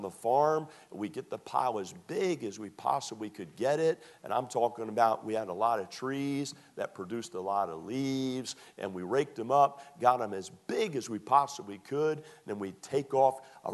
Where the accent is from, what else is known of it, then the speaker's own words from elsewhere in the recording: Northeastern United States, United States; Can I say that never enjoyed the shoveling the snow when I was raised in the Northeast